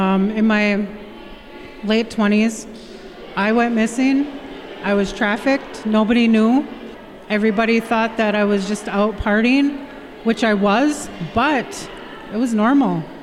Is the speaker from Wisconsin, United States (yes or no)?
yes; Menominee Reservation, Wisconsin, United States; No, I'm from the Menominee Reservation. I moved away to Green Bay for a few years